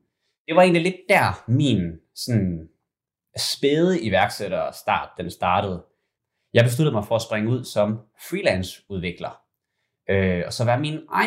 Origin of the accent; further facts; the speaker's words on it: Skanderborg, Central Denmark Region, Denmark; Vi voksede op i Skanderborg sammen.